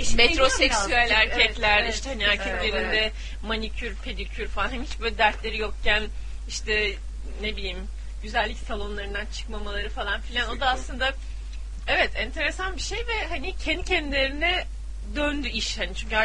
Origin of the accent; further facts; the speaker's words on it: Black Sea Region, Turkey; Evet, ben bir Karadenizli olarak...